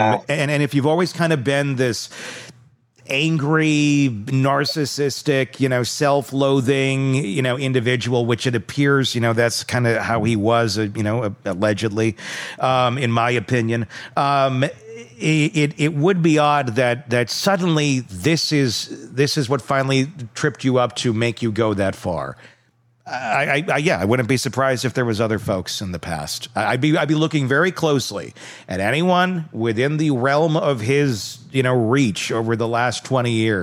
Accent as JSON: {"language": "English", "region": "Wisconsin", "country": "United States", "tie": "born or raised there", "said": "I mean, I grew up in Wisconsin amongst hunters"}